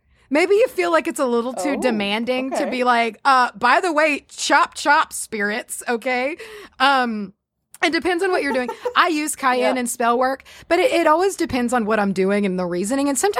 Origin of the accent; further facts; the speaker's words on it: Texas, United States; I'm a Texan and I can handle about a 4 on a spice level.